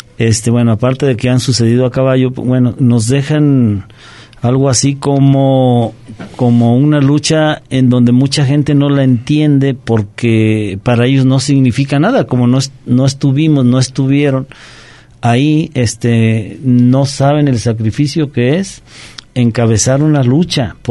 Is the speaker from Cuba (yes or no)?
no; Mexico; somos mexicanos